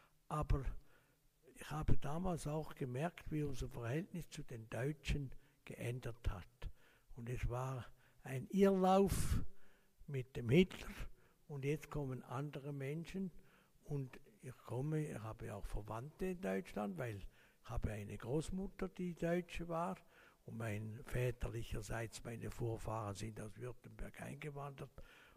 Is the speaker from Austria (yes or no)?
no; Laufen am Rheinfall, Zurich, Switzerland; Ich bin aufgewachsen in Laufen am Rheinfall. Das ist also über dem Rhein, über dem Rheinfall. Und auf der anderen Seite sieht man hinüber nach Deutschland. 1940 geboren